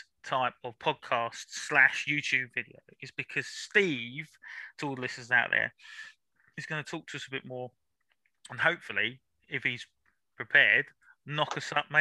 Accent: London, United Kingdom; moved away; I'm not even from Norfolk. I'm London.

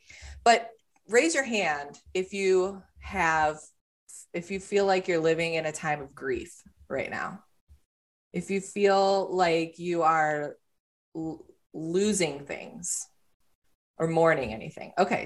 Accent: Cleveland, Ohio, United States; I'm actually originally from the Cleveland area. And I joke that they kicked me out because I was, that Ohio kicked me out because I was a Michigan hockey fan when I was growing up.

